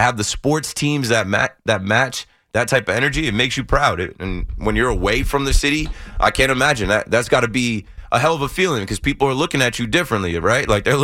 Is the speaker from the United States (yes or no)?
yes; New Jersey, United States; now in New York, United States; Like, me, I'm from Jersey, but I'm like, I live in the city, I work in the city.